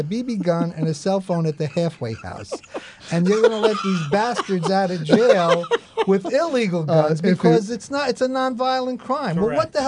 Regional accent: Jersey City, New Jersey, United States; you guys know I grew up in Jersey City, and of course it was a long time ago. I was a teenager during those late 60 riots

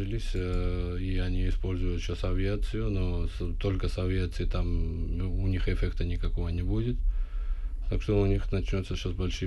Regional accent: Georgia; Я, как все остальные грузины, думаем

